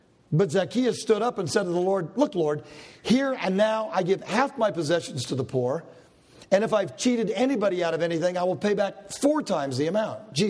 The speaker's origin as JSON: {"language": "English", "region": "California", "country": "United States", "said": "because I'm a Californian and I root for out west."}